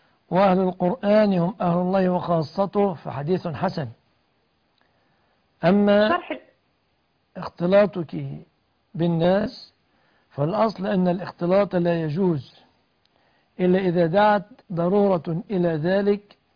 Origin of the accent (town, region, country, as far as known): Egypt